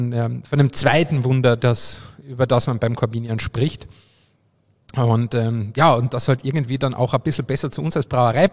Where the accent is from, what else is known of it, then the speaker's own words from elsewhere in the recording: Obervellach, Carinthia, Austria; weil mein Heimatort Oberfellach im Mölltal ist ja eine Partnergemeinde der Stadt, genau, Freising